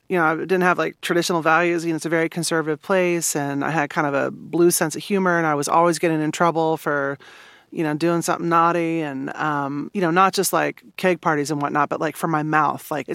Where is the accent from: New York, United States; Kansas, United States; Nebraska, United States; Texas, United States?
Kansas, United States; Manhattan; born or raised there